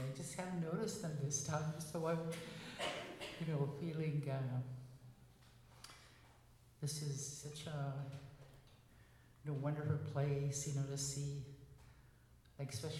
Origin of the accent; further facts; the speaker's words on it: Winnipeg, Manitoba, Canada; And I am from Winnipeg, and I don't know, it's just so wonderful to be here.